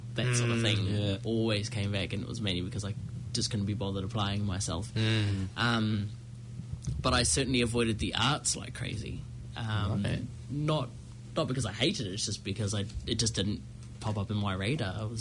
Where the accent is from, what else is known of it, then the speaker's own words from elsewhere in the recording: Rotorua, Bay of Plenty, New Zealand; No, I grew up in Rotorua.